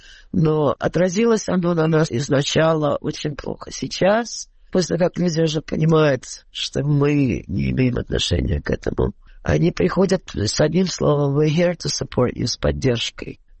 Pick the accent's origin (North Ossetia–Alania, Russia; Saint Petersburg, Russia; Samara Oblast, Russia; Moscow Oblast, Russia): Saint Petersburg, Russia; у меня муж украинец из Одессы, я из Санкт-Петербурга, из Ленинграда.